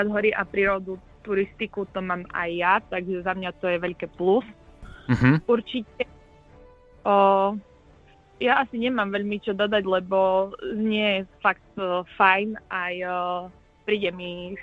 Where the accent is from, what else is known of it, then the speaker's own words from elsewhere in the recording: Stará Ľubovňa, Prešov Region, Slovakia; Zo Starej Ľubovne.